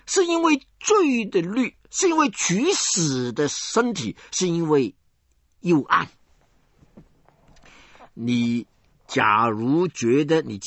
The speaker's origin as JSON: {"language": "Chinese", "country": "China", "lives_now": "United States", "said": "我们从前中国人呢不离婚的，现在外国人离婚，我们中国人也学会了离婚"}